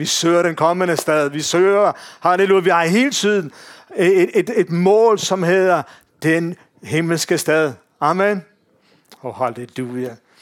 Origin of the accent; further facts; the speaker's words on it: Glostrup, Capital Region of Denmark, Denmark; Hun boede ude i Brøndby Øst, og vi er fra Glostrup. Det var ikke så langt fra hinanden.